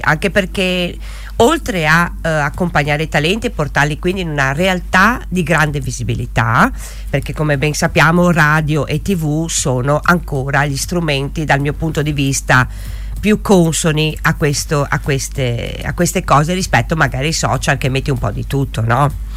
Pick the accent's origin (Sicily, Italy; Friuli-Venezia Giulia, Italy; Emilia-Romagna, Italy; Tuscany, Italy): Friuli-Venezia Giulia, Italy; born there; Io sono di origini friulane, vivo in provincia di Udine, sono nata in provincia di Udine